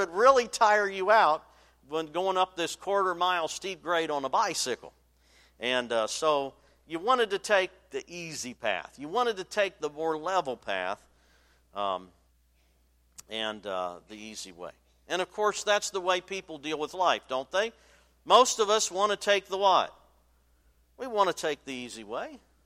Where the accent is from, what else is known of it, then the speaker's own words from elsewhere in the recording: Virginia, United States; When I grew up in Virginia, I grew up out in the country, and we lived on a hill, and I liked to ride my bicycle.